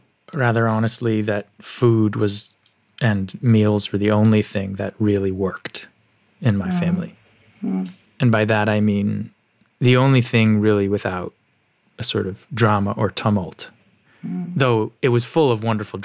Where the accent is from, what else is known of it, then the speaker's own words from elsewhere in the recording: Los Angeles, California, United States; taking me to the woman at the Hollywood Farmers Market where I grew up in Los Angeles.